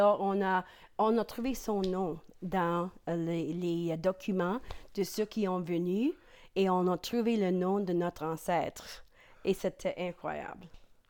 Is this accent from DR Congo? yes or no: no; Quebec, Canada; accent: Quebec; je savais immédiatement qu'ils étaient du Québec. Alors, c'est intéressant que quand tu es dans un autre pays, tu peux reconnaître mon accent comme très, très facilement.